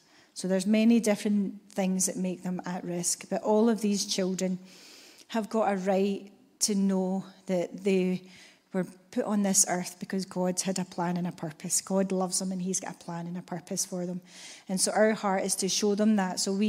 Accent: Greenock, Scotland, United Kingdom; accent: Scottish; obviously not from Indonesia, as you can tell from the Scottish accent. I grew up in Greenock, went to school

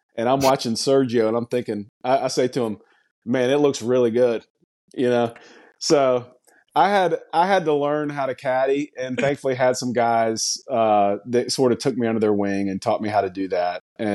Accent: Raleigh, North Carolina, United States; We were best pals growing up in Raleigh, North Carolina, and we were just dummies.

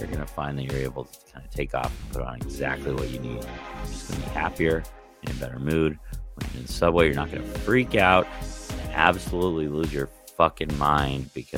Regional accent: Colorado, United States; now in New York, United States; Something I learned growing up in Colorado.

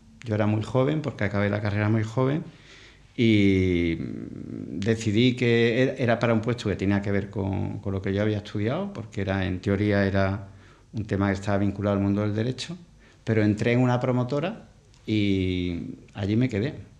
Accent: Cádiz, Andalusia, Spain; also born or lived in Pamplona; yo después de Pamplona me volví a casa, yo soy de Cádiz

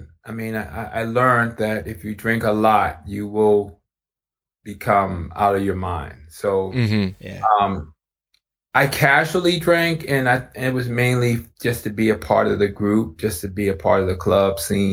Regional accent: Baltimore, Maryland, United States; So I grew up in East Baltimore, right near the famous Johns Hopkins Hospital.

